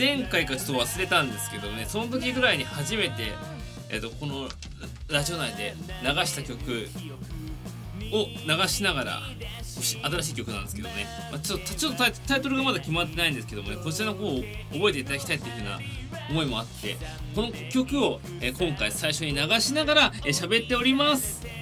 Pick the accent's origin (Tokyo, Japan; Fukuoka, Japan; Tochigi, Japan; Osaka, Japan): Tokyo, Japan; 東京都出身です。東京に生まれて東京で育って32年、